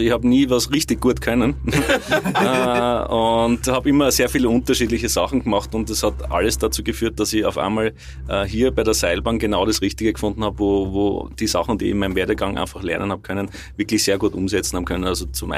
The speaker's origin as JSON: {"language": "German", "town": "Graz", "region": "Styria", "country": "Austria", "tie": "born or raised there", "said": "Ich bin aus Graz, Also bin in Graz aufgewachsen"}